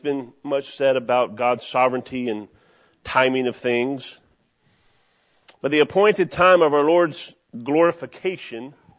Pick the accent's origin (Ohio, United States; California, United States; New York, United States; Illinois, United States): Ohio, United States; Cincinnati; As I said, I grew up in Cincinnati, Ohio